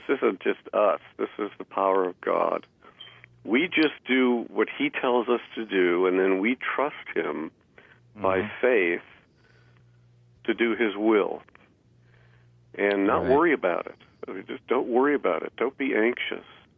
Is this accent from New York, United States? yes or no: no; Milwaukee, Wisconsin, United States; when I grew up in Wisconsin in the 50s, I was telling my church, I had a Good Friday service at my church yesterday, and when I was growing up in Milwaukee, everything was closed on Good Friday.